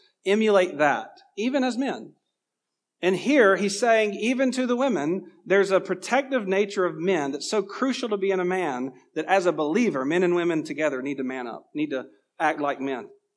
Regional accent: Georgia, United States; now in California, United States; Obviously, my accent remains here to some degree, but it's not nearly what it was 15 years ago. And I didn't do anything intentionally to change that. I certainly didn't try to lose it. And so I leave Georgia, go to California.

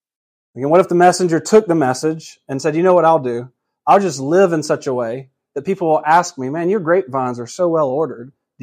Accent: Georgia, United States; I remember growing up in Georgia one time in a church, there's this pastor that visited, and he was a traveling preacher.

